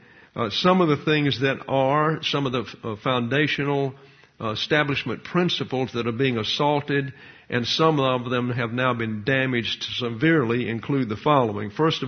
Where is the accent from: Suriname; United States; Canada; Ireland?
United States; Troy, Alabama; I was in a really strange place while living in my hometown. And that would be the campus of Troy State University at that time.